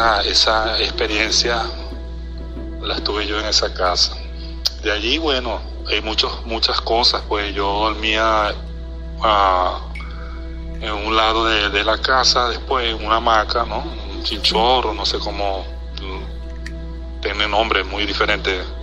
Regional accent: Venezuela; now in Brazil; Soy venezolano, actualmente vivo en Brasil.

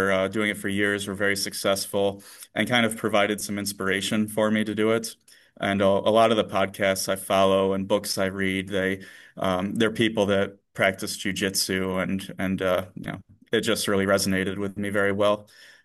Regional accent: Beaver Dams, New York, United States; No, yeah, I'm from Beaver Dams, but no, I have a jiu-jitsu school in Corning that I attend, Bear Hug Jiu-Jitsu on Denison.

